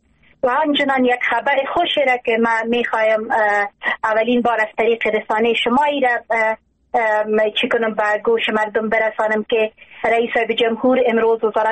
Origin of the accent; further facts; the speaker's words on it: Afghanistan; در مورد ای که ما واقعا افغان هستیم